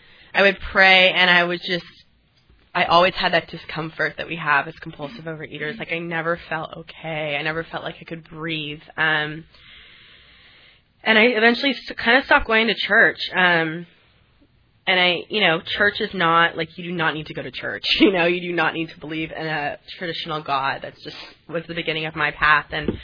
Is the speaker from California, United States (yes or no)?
yes; Los Angeles, California, United States; I grew up Catholic. I grew up here in Los Angeles.